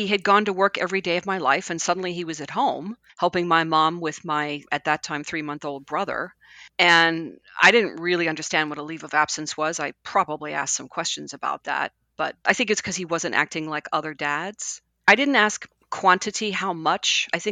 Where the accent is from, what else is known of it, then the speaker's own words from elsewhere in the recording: Florida, United States; born there; I was born in Florida on a naval base.